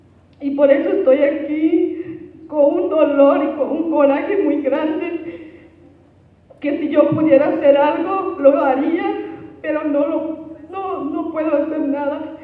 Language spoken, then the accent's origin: Spanish; Bellavista del Norte, Mexico; soy originaria de Bellavista del Norte y estoy aquí para contarles un poquito de lo que hemos vivido.